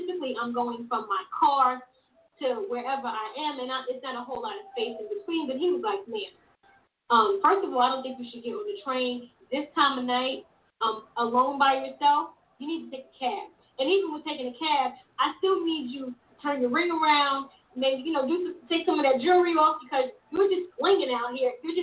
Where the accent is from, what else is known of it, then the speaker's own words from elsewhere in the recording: New York, United States; I think that I have gotten more comfortable, you know, being here in the South than it was when I was growing up in New York.